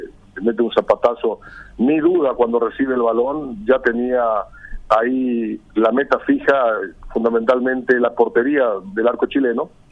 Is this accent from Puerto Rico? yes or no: no; Paraguay; yo por encima de todo soy paraguayo